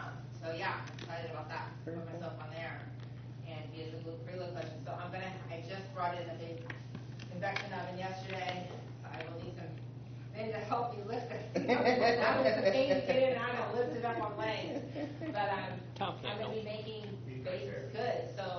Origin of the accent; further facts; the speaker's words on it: West Coast, United States; now in Columbia City, United States; I'm actually originally from the West Coast. This is a small town sort of similar to where I've been raised up in.